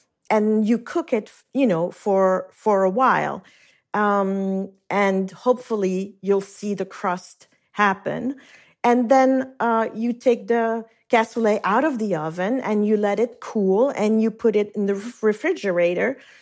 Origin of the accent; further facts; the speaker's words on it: Geneva, Switzerland; moved away; the name of the house I grew up in on Lake Geneva.